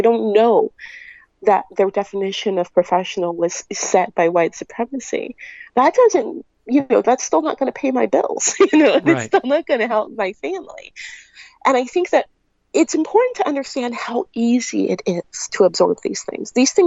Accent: Seattle, Washington, United States; I grew up in Seattle. So, you know, I like to joke sometimes I speak very fluent white people. I grew up here.

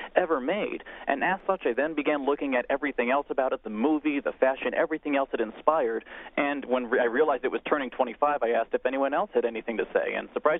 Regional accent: Salt Lake City, Utah, United States; Well, I grew up in Salt Lake City, Utah, and though I had a wonderful parents

